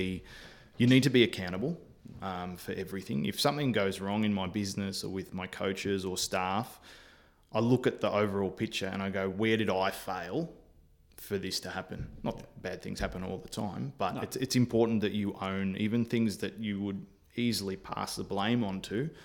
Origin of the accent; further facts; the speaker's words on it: Melbourne, Victoria, Australia; but I'm originally from Melbourne, so I got a better network down here. Although I'd been away for 10 years, I made the decision to move the family down